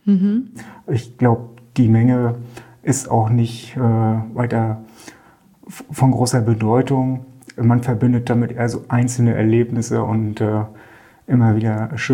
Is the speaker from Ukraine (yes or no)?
no; Rostock, Mecklenburg-Vorpommern, Germany; born there; also born or lived in Ribnitz-Damgarten; ich bin in Rostock geboren und habe 38 Jahre auf der anderen Seite der Recknitz in Damgarden gelebt. Ich bin auf der Recknitz zu Hause, quasi direkt dazwischen.